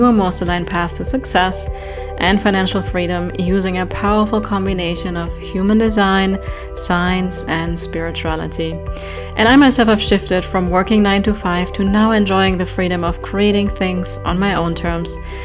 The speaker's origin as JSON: {"language": "English", "country": "Germany", "tie": "born or raised there", "said": "me growing up in Germany, he was a really freaking big deal."}